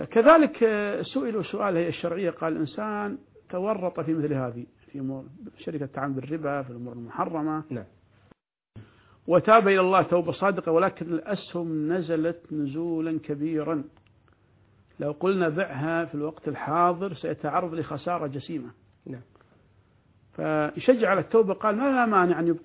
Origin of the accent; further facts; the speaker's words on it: Kuwait; عندنا في الكويت